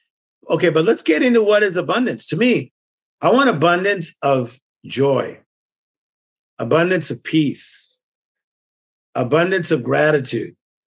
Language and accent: English; Compton, California, United States; I'm from Compton. I was listening